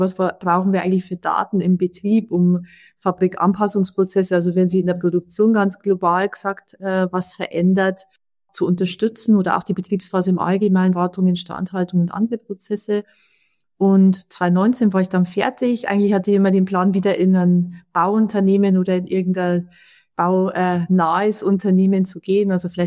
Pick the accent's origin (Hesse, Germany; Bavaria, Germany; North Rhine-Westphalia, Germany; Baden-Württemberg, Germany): Bavaria, Germany; Neumarkt in der Oberpfalz; Ich bin 38 Jahre alt mittlerweile. Ich komme aus der Oberpfalz, aus Neumarkt ursprünglich, also ein kleines Städtchen mit 40.000 Einwohnern. Von einem Bauernhof tatsächlich ursprünglich, also ganz, ganz traditionell aufgewachsen, wenn man so will.